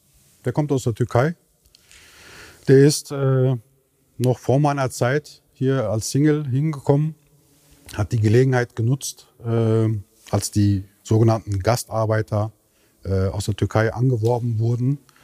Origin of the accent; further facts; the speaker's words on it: North Rhine-Westphalia, Germany; born there; now in Bonn, Germany; Ich bin gebürtig aus dem Ruhrpott und wohne jetzt in Bonn. Bin 48 Jahre alt, habe einen Sohn